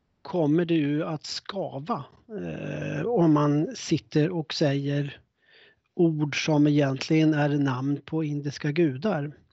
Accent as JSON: {"language": "Swedish", "region": "Uppsala County", "country": "Sweden", "said": "Så säger de upp i Norduppland där jag kommer ifrån."}